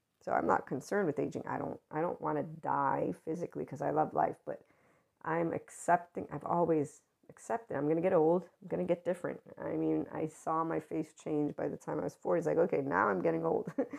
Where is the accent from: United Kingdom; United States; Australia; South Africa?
United States; he's a British Italian. I'm an American Italian.